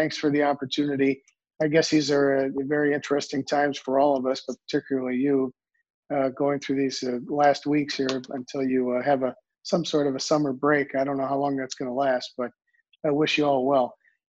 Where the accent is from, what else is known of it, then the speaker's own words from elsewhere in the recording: Blue Earth, Minnesota, United States; I was born here in the district. I live in Blue Earth, which was my hometown, and my father years ago was a farmer, so I grew up on a farm.